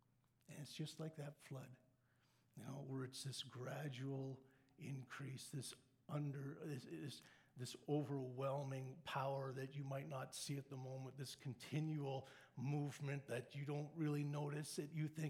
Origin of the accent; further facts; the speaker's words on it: Winnipeg, Manitoba, Canada; We grew up in Winnipeg